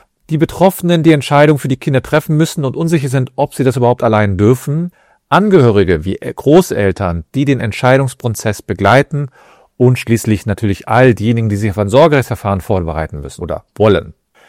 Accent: Cologne, North Rhine-Westphalia, Germany; ich bin aus Köln.

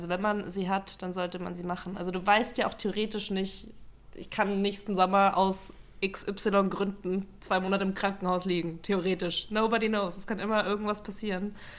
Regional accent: Southern Germany, Germany; Ich bin Süddeutsche, bei mir sind es auch die Brezeln.

